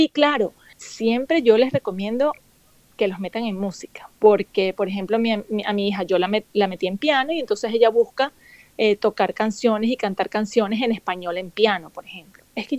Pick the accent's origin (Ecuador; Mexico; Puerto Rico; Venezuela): Venezuela; moved away; y ahora que yo salí de Venezuela, cualquier venezolano que yo me encuentre fuera de Venezuela